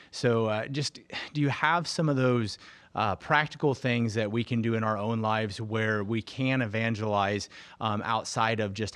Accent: Hays, Kansas, United States; From Hayes, Kansas.

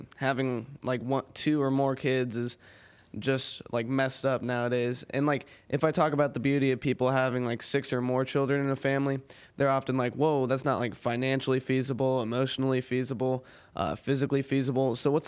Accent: Fountain Hills, Arizona, United States; Fountain Hills, Arizona.

